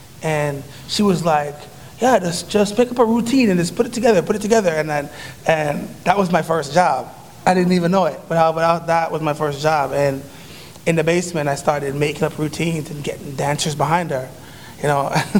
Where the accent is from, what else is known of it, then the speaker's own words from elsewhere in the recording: Jamaica; also born or lived in Toronto, Canada; being West Indian and, you know, being from Jane and Finch and growing up in Jamaica